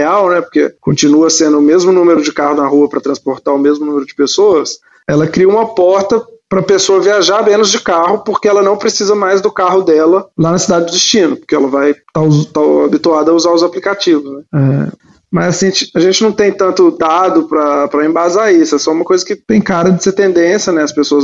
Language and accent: Portuguese; Minas Gerais, Brazil; mas em Minas Gerais, que é de onde eu sou, é mais do que no resto do estado